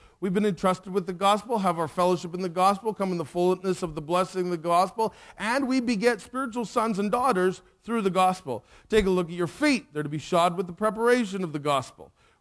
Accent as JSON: {"language": "English", "country": "Canada", "said": "I'll speak as fast as a Canadian can, which is like four times as fast as you can."}